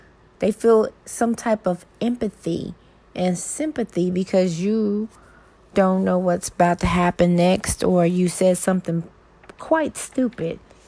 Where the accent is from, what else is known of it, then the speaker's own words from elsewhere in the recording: the South, United States; I'm from the South, and in the South, people frequently say, oh, bless your heart.